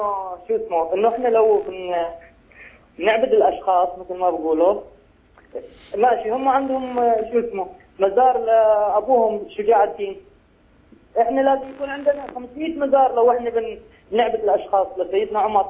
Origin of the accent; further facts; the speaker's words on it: Daraa, Daraa Governorate, Syria; وراح أحكي معك حراني، أنا من درعا